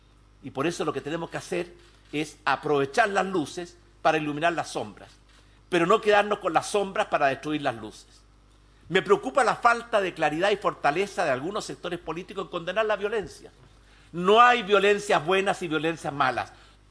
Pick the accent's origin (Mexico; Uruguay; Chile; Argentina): Chile; como presidente de Chile, como chileno